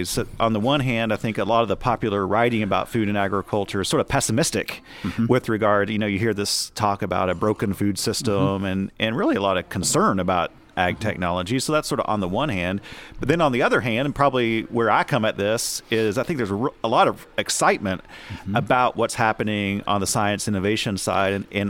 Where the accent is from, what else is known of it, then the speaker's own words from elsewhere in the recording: Texas, United States; also born or lived in Oklahoma; I grew up in the Texas Panhandle and spent the last 13 years in Oklahoma. So this is a change.